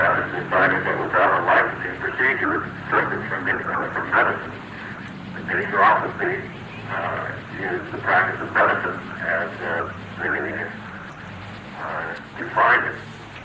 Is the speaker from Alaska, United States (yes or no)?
yes; Anchorage, Alaska, United States; I am a lifelong resident in Alaska. I was born here in Anchorage